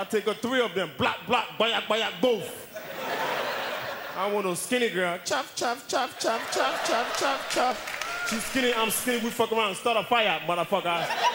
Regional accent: Ghana; I'm originally from Ghana, West Africa.

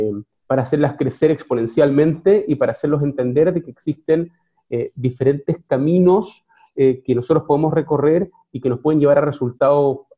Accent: Chile; moved away as an adult; now in Israel; Yo nací en Chile, viví en Chile hasta mis tempranos 20, y los últimos 10 años de mi vida los viví en Israel

